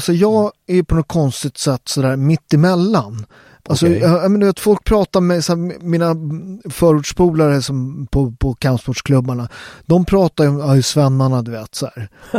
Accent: Sweden; born there; Ja, men jag är ju en fjärdedel svensk, så att jag är ju född i Sverige liksom.

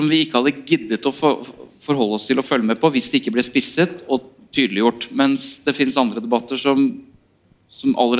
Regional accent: Bergen, Vestland, Norway; Jeg bergenser. Er ikke det liksom, fyller ikke rollen som bergenser en hel kropp og et helt sinn og en hel sjel?

